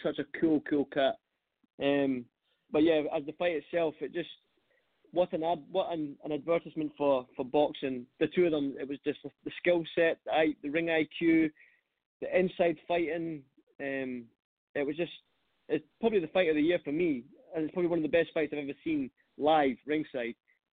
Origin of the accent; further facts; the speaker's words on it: Scotland, United Kingdom; obviously being that I am Scottish and I've known Josh for a long time, I was supporting Josh